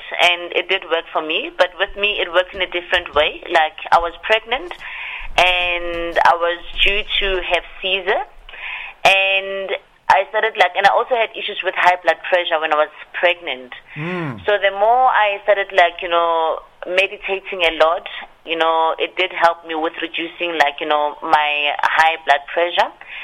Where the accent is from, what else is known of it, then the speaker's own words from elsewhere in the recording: Ga-Rankuwa, North West, South Africa; Okay, I come from a small town here in South Africa. It's called Garankuwa.